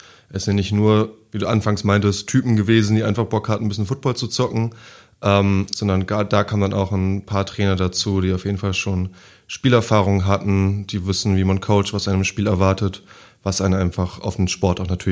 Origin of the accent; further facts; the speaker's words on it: Stadthagen, Lower Saxony, Germany; also ich komme aus Landkreis Schaumburg, Stadthagen